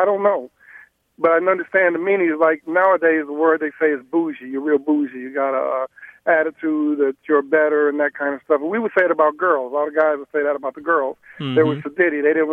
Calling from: Dallas, Texas, United States; I'm calling from Dallas, Texas.

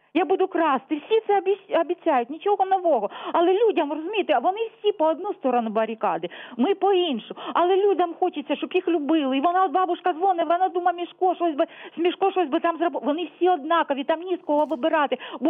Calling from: Luhansk Oblast, Ukraine; Луганщина

